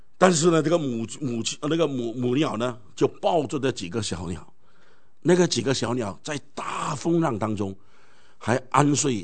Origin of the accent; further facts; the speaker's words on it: China; 所以我们中国人呢，在历史里面常常追求的就是这个平静。